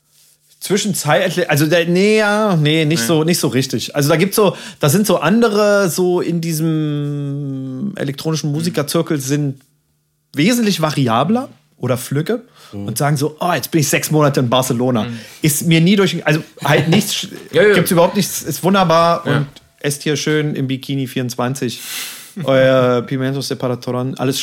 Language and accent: German; Berlin, Germany; Ich bin in Lichtenberg geboren und aufgewachsen.